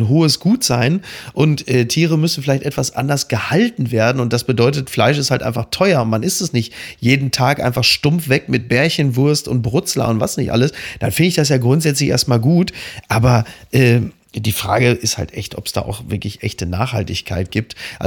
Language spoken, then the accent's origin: German; Castrop-Rauxel, North Rhine-Westphalia, Germany; ich komme aus Castrop-Rauxel, die ganze Stadt ist voller Geissens, nur mit weniger Geld.